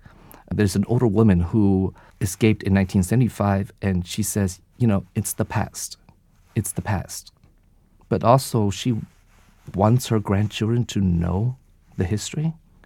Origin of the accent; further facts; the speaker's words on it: United States; part of the duality of being Vietnamese American is that, you know, you're Vietnamese and you're also American